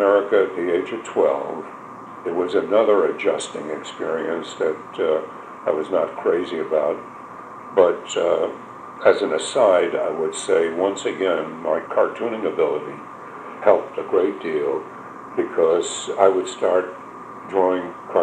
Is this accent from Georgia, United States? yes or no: yes; Savannah, Georgia, United States; also born or lived in Lithuania; I was born in Savannah, Georgia, a long time ago, 1921. And I was a typical little southern kid running around, you know, jumping, climbing palm trees and jumping around.